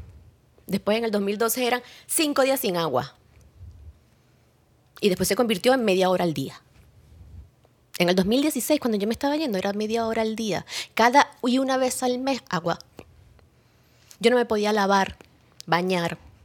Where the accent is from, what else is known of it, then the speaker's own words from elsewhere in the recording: Venezuela; desde que yo salí de Venezuela